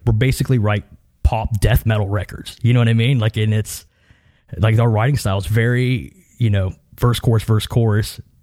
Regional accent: Ohio, United States; So I grew up being in Southern Ohio. It's very, I was born in 86.

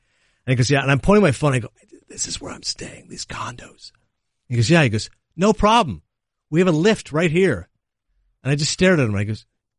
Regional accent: Connecticut, United States; And I said, no, I'm from Connecticut.

